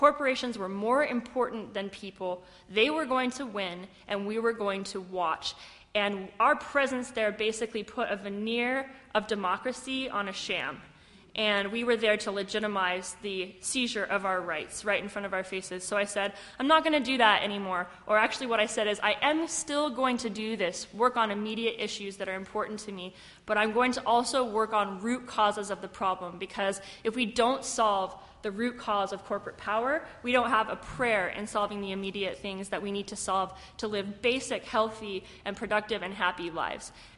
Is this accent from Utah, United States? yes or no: yes; Salt Lake City, Utah, United States; And my story, or one of my stories, is that I come from Salt Lake City.